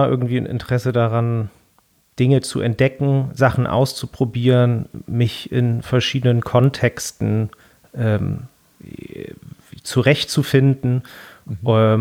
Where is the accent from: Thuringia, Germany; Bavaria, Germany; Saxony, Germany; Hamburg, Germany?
Hamburg, Germany; Zum einen durch den Ort, wo ich aufgewachsen bin, also am Rande Hamburgs, wo es eigentlich sehr, sehr grün ist.